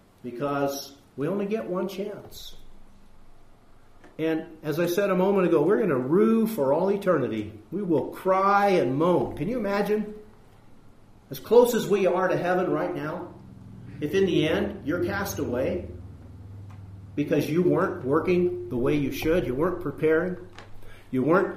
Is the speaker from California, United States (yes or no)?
yes; California, United States; I grew up in Northern California. There were churches all up and down the I-5 corridor there, up in the Central Valley.